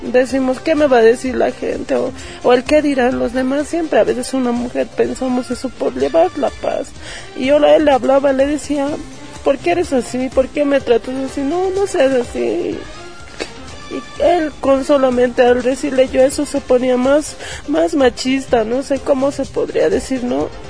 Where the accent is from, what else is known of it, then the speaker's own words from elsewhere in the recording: La Paz, Bolivia; also born or lived in Santa Cruz; yo vivía en Santa Cruz, ¿no? En enero de este año me he venido a vivir aquí a La Paz, porque soy de La Paz.